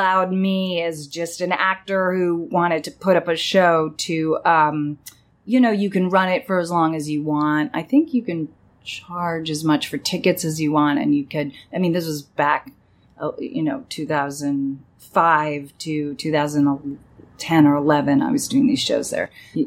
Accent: New York City, New York, United States; now in Los Angeles, United States; Well, I grew up in New York City.

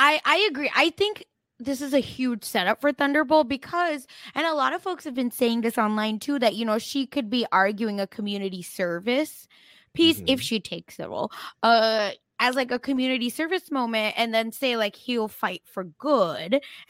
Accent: India; I mean, as an Indian who, you know, speaks the language, yeah.

